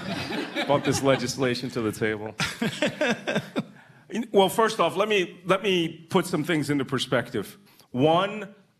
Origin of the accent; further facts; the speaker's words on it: Philadelphia, Pennsylvania, United States; I was born and raised in Philadelphia, even though I live upstate here, and I still have a house in Philadelphia.